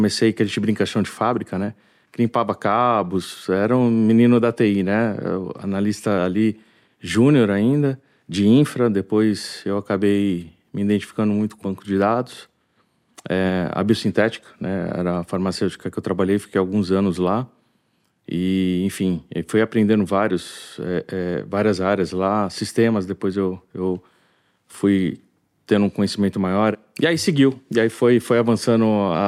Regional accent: São Paulo, Brazil; Eu fui criado na Coab 1, em Artur Alvim, conjunto habitacional.

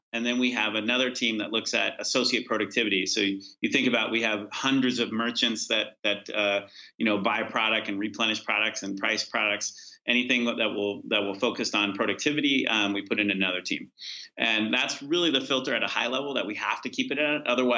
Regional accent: California, United States; I grew up in California and there wasn't at the time a lot of Walmarts around when I grew up.

